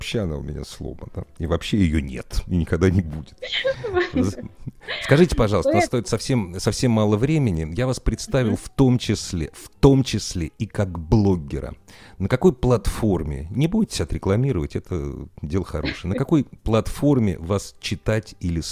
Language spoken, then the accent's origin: Russian; Moscow, Russia; Я москвич в пятом поколении, но тем не менее, я соврал в третьем